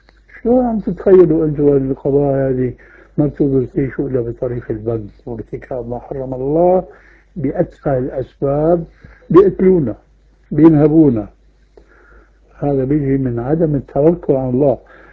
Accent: Syria; عندنا في سوريا

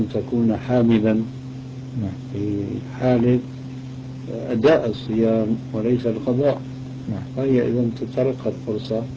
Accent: Syria; وأنا شامي طبعا،

